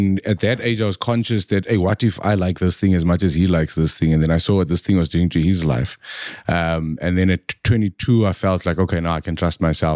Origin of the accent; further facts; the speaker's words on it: South Africa; I am more South African than anybody.